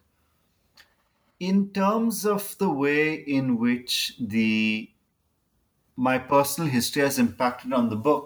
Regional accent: Goa, India; So growing up in Goa in the 80s, when we were in some ways still freshly integrated into India, was not easy.

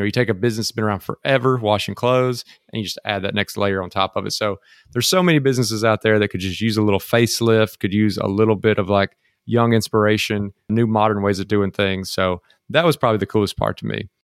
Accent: Mississippi, United States; Never been to Mississippi, really. So get to bring him back to my hometown and show him around was cool.

